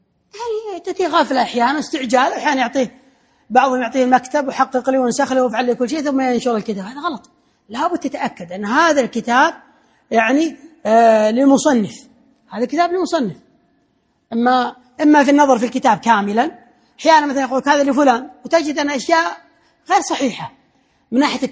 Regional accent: Kuwait; الآن في أي مكتبة مثلا عندنا في الكويت، من منكم يعرف مكتبة للمخطوطات؟

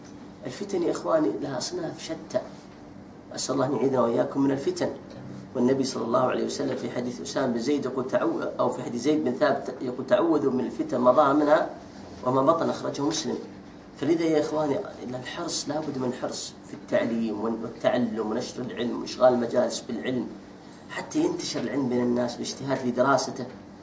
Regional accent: Saudi Arabia; بل صار الآن عندنا في السعودية

